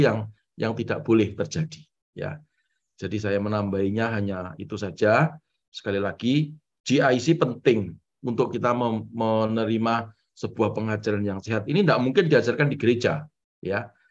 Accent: Java, Indonesia; saya orang Jawa

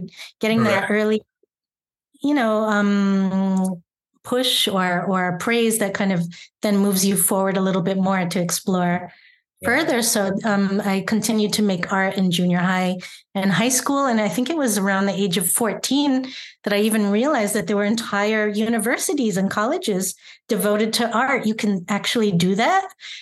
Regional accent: United States; So I'm American and Portuguese. I have two passports

